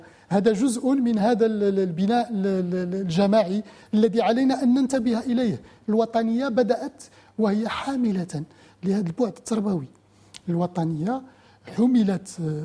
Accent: Morocco; ما نحن كمغاربة محاربون، كمغاربة متعايشون،

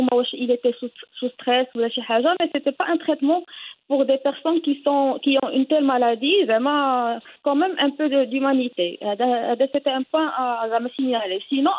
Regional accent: Casablanca, Casablanca-Settat, Morocco; je suis de Casa

